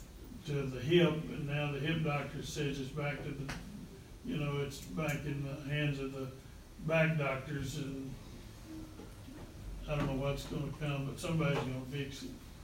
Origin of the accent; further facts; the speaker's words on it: Brown County, United States; I grew up in Brown County, went off teaching school for 50 years, so, but my home is Brown County